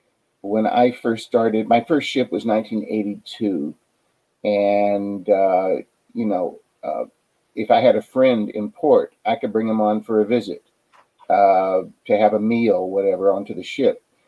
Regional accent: Paris, Tennessee, United States; I was born and raised in Paris, Tennessee.

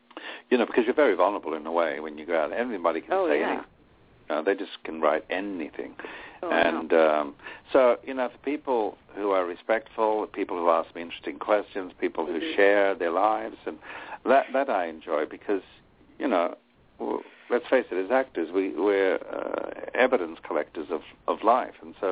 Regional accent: Australia; moved away; because I grew up in Australia, and I grew up with racial issues.

